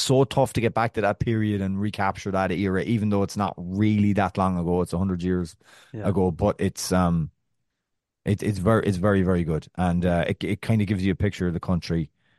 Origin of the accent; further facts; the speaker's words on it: Connacht, Ireland; And where I grew up in South Sligo, there was a part of it. I mean, it was the Helmand province of Ireland in that era.